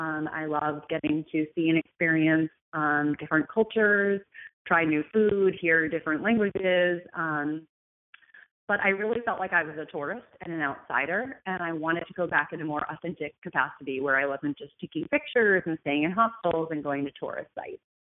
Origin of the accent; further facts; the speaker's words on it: United States; And I was like, I'm from America. Magic Johnson is fine.